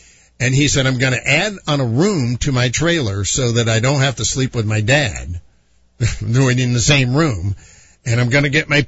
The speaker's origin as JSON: {"language": "English", "region": "North Carolina", "country": "United States", "tie": "born or raised there", "said": "And you got to remember, I grew up in North Carolina."}